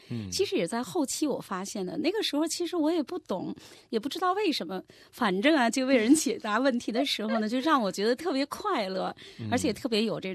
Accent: Beijing, China; moved away as an adult; now in Australia; 那我来自北京，我是土生土长的北京人。那98年的时候呢，也跟中国大陆很多的华人一样，来到澳大利亚定居在澳洲。

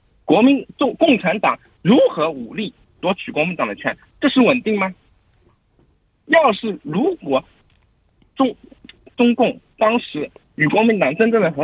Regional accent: China; 我们大陆人是被受害者

